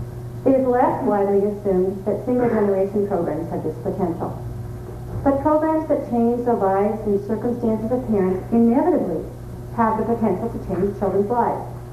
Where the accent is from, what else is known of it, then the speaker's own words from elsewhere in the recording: Minnesota, United States; I'm originally from Minnesota, so it's just great to be back where it's cold.